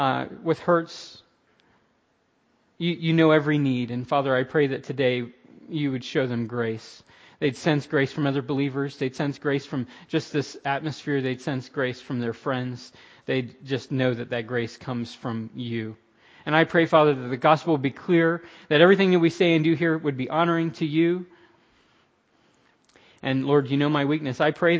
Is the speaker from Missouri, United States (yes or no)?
no; Orlando, Florida, United States; I'm from Florida, I'm from Orlando, Florida